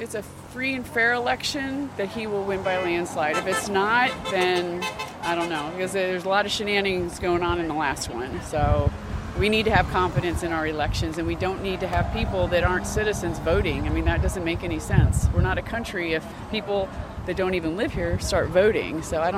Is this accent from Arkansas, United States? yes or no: no; Maryland, United States; I'm from Maryland.